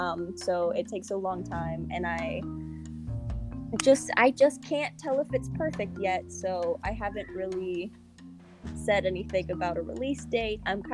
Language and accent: English; Fredericksburg, Virginia, United States; because in my hometown of Fredericksburg, they actually do live shows pretty often